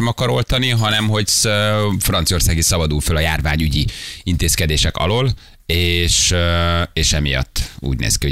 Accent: Hungary; én azért ugyanúgy magyar vagyok. És ugyanúgy azt mondom, hogy magyar vagyok.

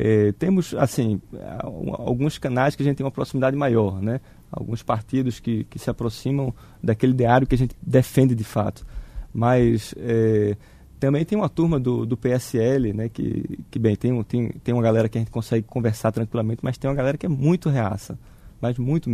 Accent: Recife, Pernambuco, Brazil; Eu sou pernambucano do Recife, lá do Nordeste.

